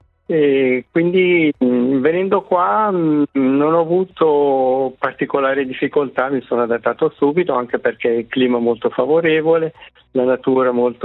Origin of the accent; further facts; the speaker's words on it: Campo, Ticino, Switzerland; io sono nato in Valle Maggia, originario di Campo Valle Maggia